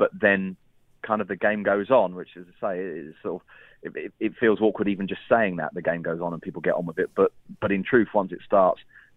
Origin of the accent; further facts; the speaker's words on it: England, United Kingdom; And I suppose this is where I'm in that kind of weird sort of halfway house between being English and Spanish, in that I don't think that's a yellow card. Maybe that's because I'm too English.